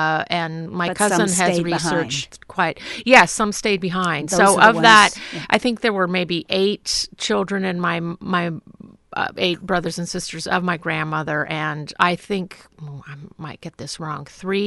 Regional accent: Portland, Oregon, United States; But I grew up in Portland. And had a strong Astoria connection through friends.

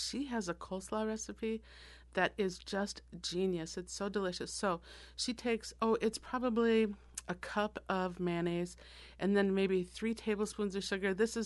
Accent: Minnesota, United States; Because I'm from Minnesota originally.

